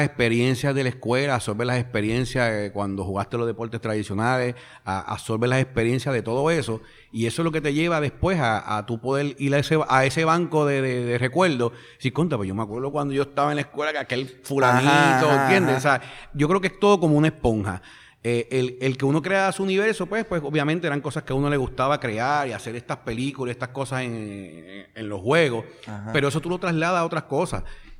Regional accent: Toa Baja, Puerto Rico; also born or lived in Santurce; Y ya como a los seis, yo diría siete, 6 o 7 años, más o menos, no, o un poquito más, me mudé para Toa Baja, para Levittown.

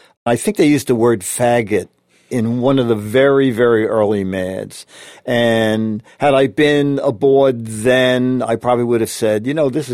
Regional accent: Brooklyn, New York, United States; born there; I was born in Brooklyn.

